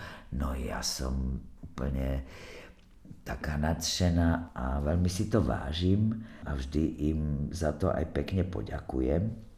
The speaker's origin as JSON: {"language": "Slovak", "town": "Martin", "region": "Žilina Region", "country": "Slovakia", "tie": "born there", "said": "Moje rodisko je Martin, pretože rodičia boli v divadle v Martine."}